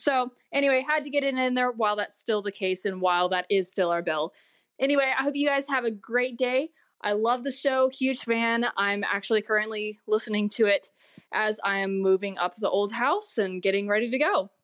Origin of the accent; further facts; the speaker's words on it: Virginia, United States; Hey, Jen and Jill, this is … I'm from Virginia.